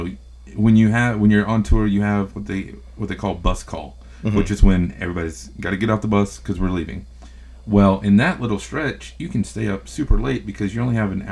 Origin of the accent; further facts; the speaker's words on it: Texas, United States; But, you know, we're in West Texas. I'm from West Texas.